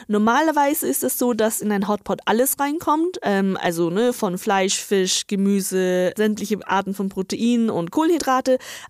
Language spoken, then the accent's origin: German; northern China, China; German is a second language; ich komme ja aus Nordchina